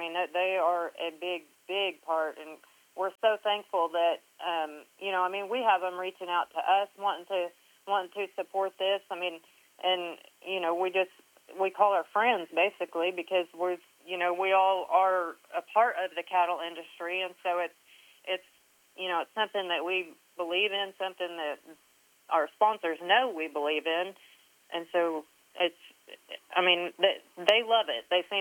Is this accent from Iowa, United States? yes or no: no; Mooreland, Oklahoma, United States; now in Shattuck, United States; I grew up in Moreland. I grew up on a feeder stalker operation farm. Then I got married, moved over here to Shattuck, and we've got cow-calf operations.